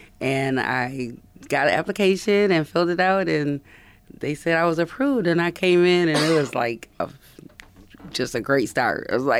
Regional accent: Rochester, United States; I grew up right here in Rochester.

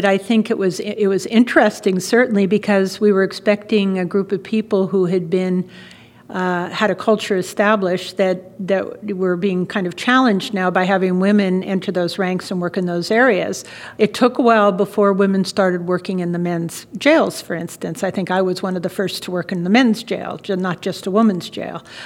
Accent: San Francisco, California, United States; I had no idea, and I'm from San Francisco, that San Francisco even had a Sheriff's Department.

